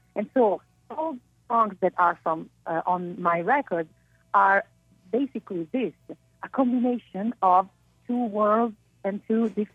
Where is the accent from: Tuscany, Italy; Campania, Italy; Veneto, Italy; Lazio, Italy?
Campania, Italy; Naples; English is a second language; I'm from Napoli, I'm from Naples, and our dialect is like a language, it's not a simply dialect.